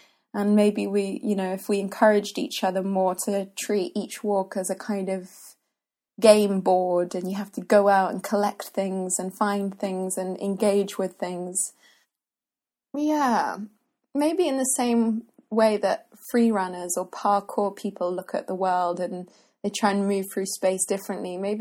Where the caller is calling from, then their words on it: London, United Kingdom; I'm calling from London. I live in Tooting.